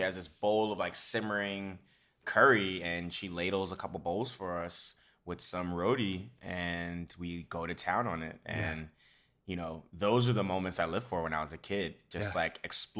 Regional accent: New York City, New York, United States; I think growing up in New York City toughens you as a kid

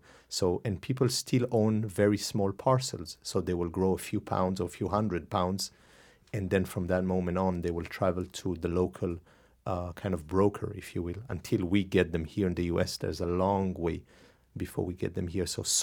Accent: Northern District, Israel; moved away; Well, I'm from Israel originally. I've been away for the last 14 or 15 years. I was born in a kibbutz in Galilee and started cooking fairly early

